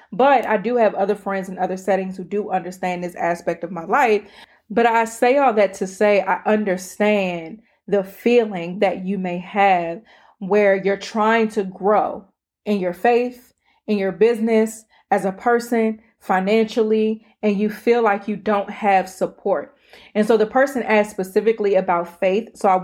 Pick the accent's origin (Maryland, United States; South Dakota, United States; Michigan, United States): Maryland, United States; accent: PG; Y'all see my PG accent is really coming out right now because I got annoyed all over again by the question.